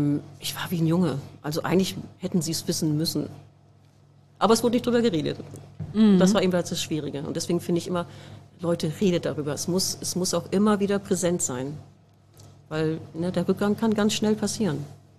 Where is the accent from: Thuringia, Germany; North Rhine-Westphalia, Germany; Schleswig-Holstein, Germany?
North Rhine-Westphalia, Germany